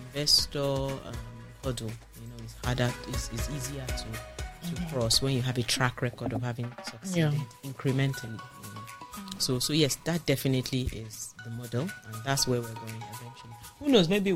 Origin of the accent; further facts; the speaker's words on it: Nigeria; So, you know, I wish as a Nigerian that I could, I had, you know, I had local sources of quality products, you know, to sell.